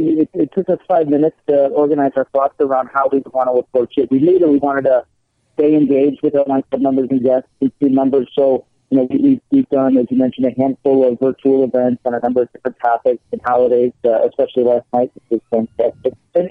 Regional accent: Orland Park, Illinois, United States; growing up in Orland Park, Illinois, and doing what we're doing.

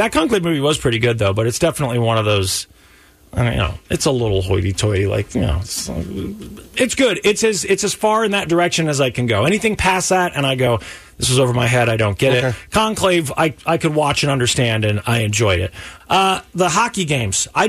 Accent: United States; But what I do know is I'm not Canadian. I'm American.

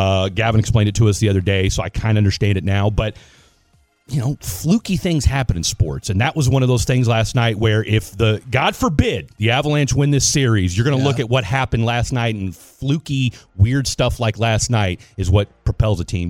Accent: Midwest, United States; also born or lived in Houston; I'm from the Midwest, and I lived in Houston before I came here. There's no hockey.

